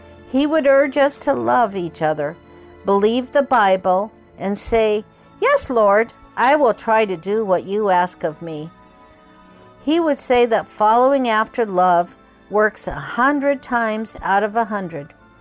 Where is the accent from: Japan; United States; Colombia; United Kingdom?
Japan; Kobe, Hyogo; I am the fourth child. I was born in Kobe, Japan, and always considered Japan my home. I like to tell people I was made in Japan.